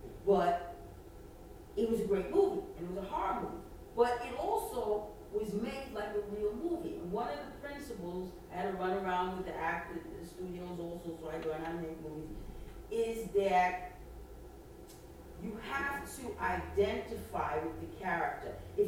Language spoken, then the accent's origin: English; United States; I'm a very American girl. Right. I'm black and I'm very American